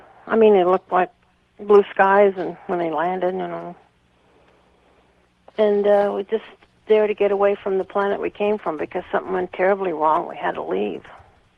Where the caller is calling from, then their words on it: Westminster, Colorado, United States; Well, Denver, Colorado. I'm Westminster, a suburb.